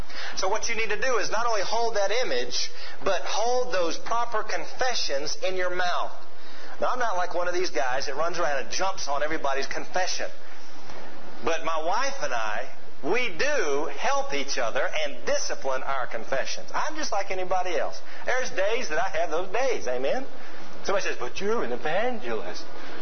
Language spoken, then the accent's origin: English; Atlanta, Georgia, United States; I didn't grow up on the farm. I grew up in Atlanta, Georgia.